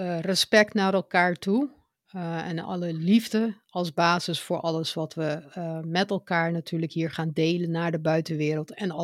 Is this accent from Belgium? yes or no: no; Curaçao; also born or lived in Netherlands; Nou, we komen al twee uit Curaçao. We hebben alle twee ook in Nederland gewoond, ook elders gewoond.